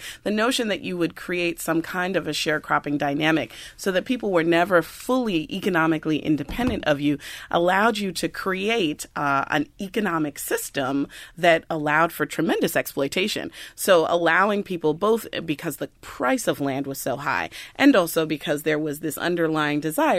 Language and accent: English; Oakland, California, United States; also born or lived in Washington, D.C.; So I was born in D.C. I grew up in Oakland. I don't claim Brooklyn.